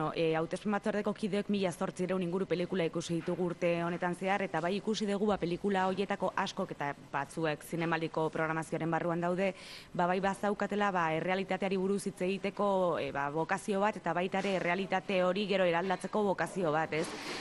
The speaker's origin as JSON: {"language": "Basque", "town": "San Sebastián", "region": "Basque Country", "country": "Spain", "said": "ni Donostiarra naiz eta Donostiar bezala ba asko bizi izan dut zinemaldia"}